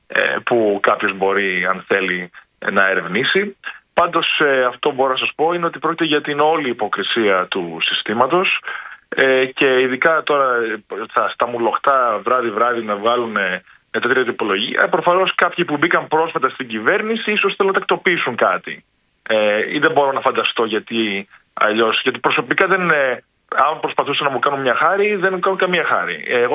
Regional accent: Greece; εκεί που ζούσα ως Έλληνας του εξωτερικού.

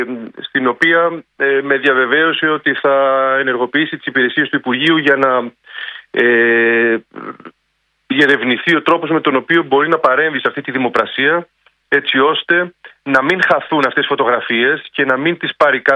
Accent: Kalamata, Peloponnese, Greece; στην ιδιαίτερη πατρίδα μου, στην Καλαμάτα

